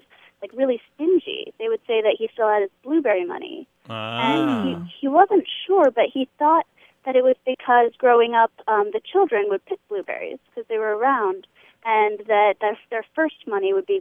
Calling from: Florida, United States; I'm calling from Citrus County, Florida.

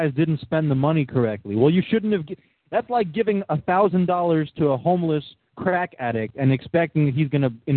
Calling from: Jersey City, New Jersey, United States; Well, Anthony, I'm calling from Jersey City right across the river

